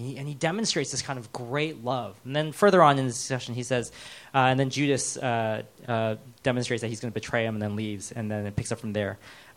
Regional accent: United States; Oh, because I'm from America

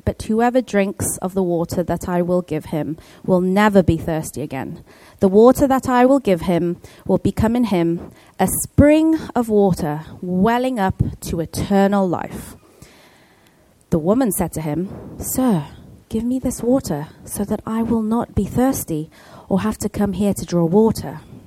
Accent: Cardiff, Wales, United Kingdom; "Oh, I'm from Cardiff, Wales. I was born in Cardiff."

